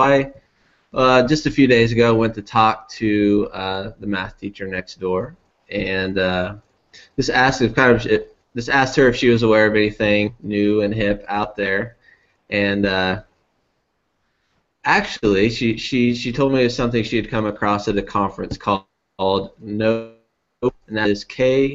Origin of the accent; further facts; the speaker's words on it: Kansas, United States; even though we're from Kansas and taught very close to each other here